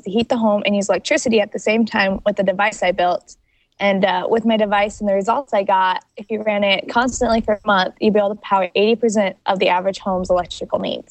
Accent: Peyton, Colorado, United States; I'm 18 years old. I'm from Peony, Colorado, and I'm a senior this year.

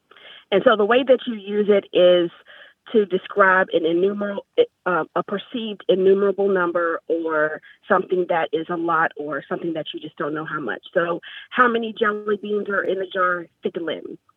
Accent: Virginia, United States; Now, I'm from Virginia, and I thought it was like a Southern Virginia, North Carolina thing.

